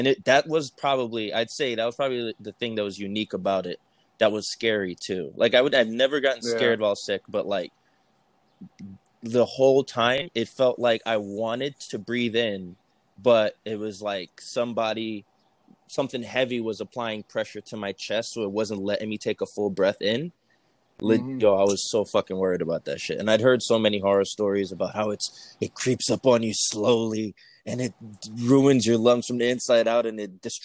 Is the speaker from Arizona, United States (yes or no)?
no; New York City, New York, United States; I'm 33 years old. I, you know, born and raised in New York City. Currently, I live in Brooklyn.